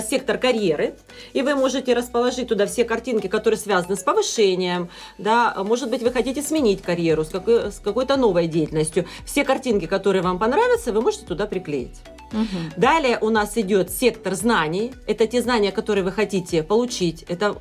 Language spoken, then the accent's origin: Russian; Taganrog, Rostov Oblast, Russia; Да, да, да, я из Таганрога.